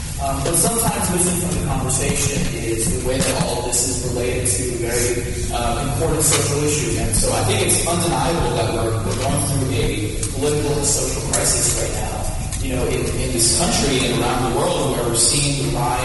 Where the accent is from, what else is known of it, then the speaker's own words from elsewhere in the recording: Texas, United States; and for myself growing up in Texas